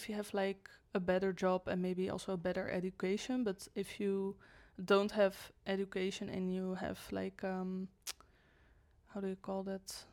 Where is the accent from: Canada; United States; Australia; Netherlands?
Netherlands; now in Portugal; I think it's pretty similar to my hometown and maybe even more expensive than that, which is crazy because I'm from the Netherlands.